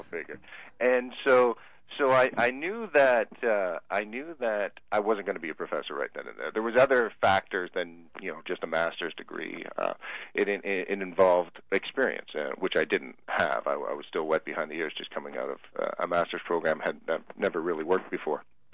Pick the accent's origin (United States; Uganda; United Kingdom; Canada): Canada; growing up in Canada, like most young boys, my goal was playing hockey